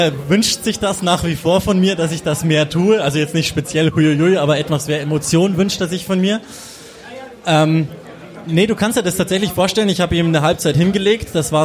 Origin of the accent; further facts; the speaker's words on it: Burghausen, Bavaria, Germany; born there; Ich komme gebürtig aus Burghausen, die sind ja heute auch in der Stadt.